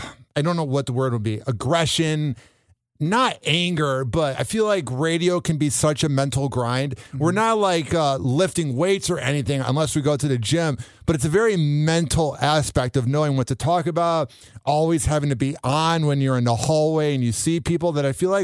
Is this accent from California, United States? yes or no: no; Illinois, United States; I'm from Illinois, and about 15 to 18 years ago … you could not turn on the radio in Illinois without hearing